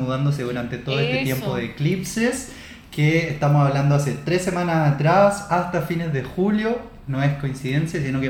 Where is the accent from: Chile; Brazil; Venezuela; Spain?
Chile; Los Andes, Valparaíso; now in Santiago, Chile; Pero me vine de Los Andes a Santiago.